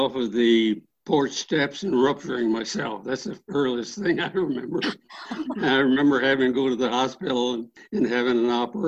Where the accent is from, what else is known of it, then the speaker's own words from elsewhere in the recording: Bascom, Ohio, United States; I grew up in outside of a little town near Tiffin, Ohio, Bascom, Ohio. Nobody ever heard of it. I was born in a farmhouse there.